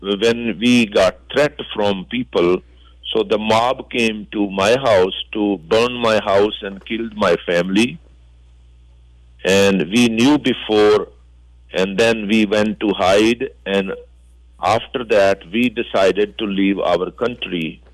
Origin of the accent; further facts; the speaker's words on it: Pakistan; English is a second language; now in Rapid City, United States; Okay, I'm originally from Pakistan. The Pakistan is an Islamic country